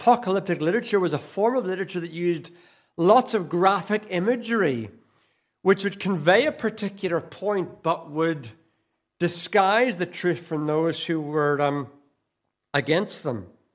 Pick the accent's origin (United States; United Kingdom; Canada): United Kingdom; Northern Ireland; In Northern Ireland, where my accent comes from, everything from the Pope to Ian Paisley, and all in between.